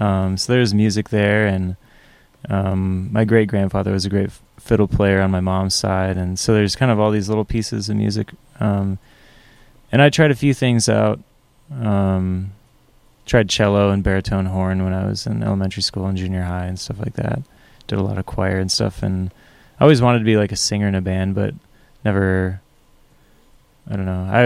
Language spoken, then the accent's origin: English; Farmington, Minnesota, United States; I grew up in Farmington.